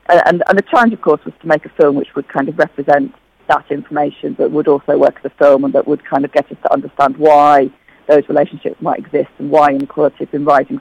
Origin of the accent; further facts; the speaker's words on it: Leeds, Yorkshire and the Humber, United Kingdom; I'm from Leeds